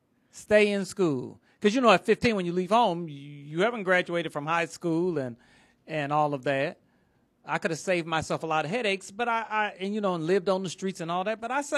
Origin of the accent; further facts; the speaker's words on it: Ohio, United States; born or raised there